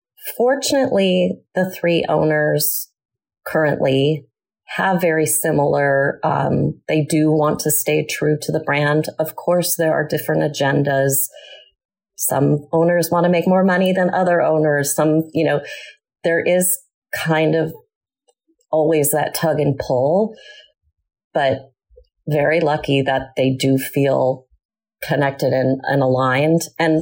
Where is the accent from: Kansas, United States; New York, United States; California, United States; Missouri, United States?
California, United States; So when I got my, I got into Middlebury College, and I'm from Northern California.